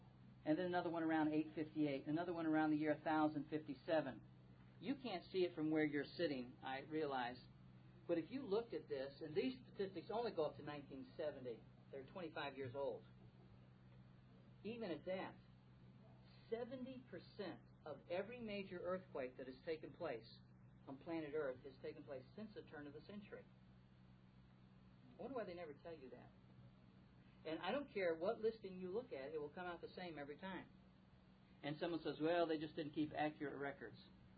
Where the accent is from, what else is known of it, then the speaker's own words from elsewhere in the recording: Dyersburg, Tennessee, United States; and I was raised in Dyersburg, Tennessee. Matter of fact, my home was 12 miles southeast of Dyersburg, Tennessee.